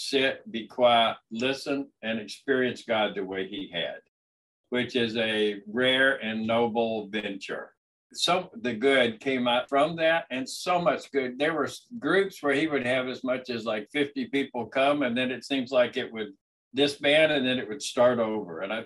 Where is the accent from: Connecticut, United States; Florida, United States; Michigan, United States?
Florida, United States; moved away; I had told him when he asked where I was from that I was from Florida, because I'm from Florida. I didn't come up here till 06.